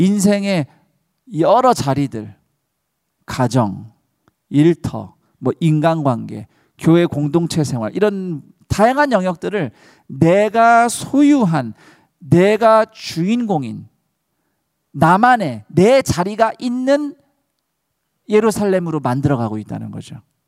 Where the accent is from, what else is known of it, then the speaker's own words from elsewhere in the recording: South Korea; 우리는 한국에서 왔고